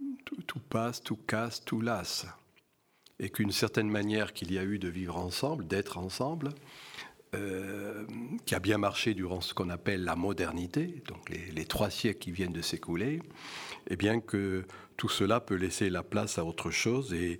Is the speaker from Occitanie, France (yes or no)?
yes; Occitanie, France; dans mon pays, puisque tu as rappelé que j'étais de l'Hérault